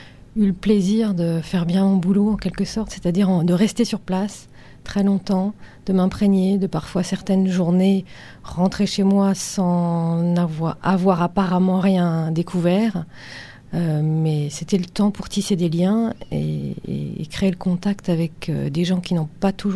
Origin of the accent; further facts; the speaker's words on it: France; born there; Moi, je ne suis pas une déracinée, parce que je suis née en France, mais mon père est né à Téhéran.